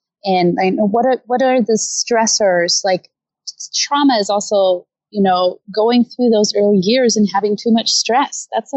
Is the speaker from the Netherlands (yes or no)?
no; Denmark; moved away as an adult; now in Los Angeles, United States; I am from Denmark originally, and did my master's in Denmark